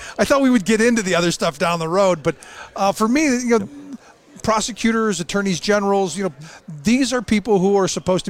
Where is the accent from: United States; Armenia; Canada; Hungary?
United States; Cleveland, Ohio; You know, as a kid growing up in Cleveland, it seems like we find each other.